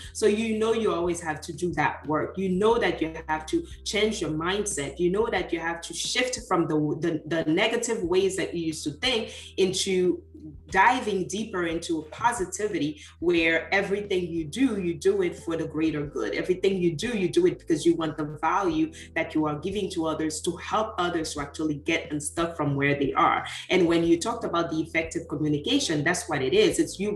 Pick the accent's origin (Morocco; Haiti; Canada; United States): Haiti; because I grew up in Haiti.